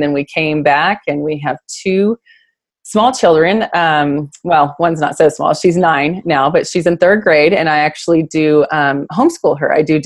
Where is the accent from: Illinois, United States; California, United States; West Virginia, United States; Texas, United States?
California, United States; I'm a fifth generation cattle rancher. I was born and raised in California. My family has ranched there for over 125 years, the same country.